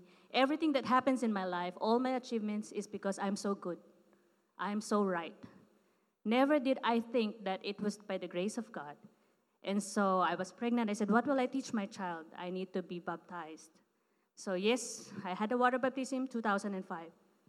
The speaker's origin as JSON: {"language": "English", "country": "Philippines", "said": "yes, I'm from the Philippines."}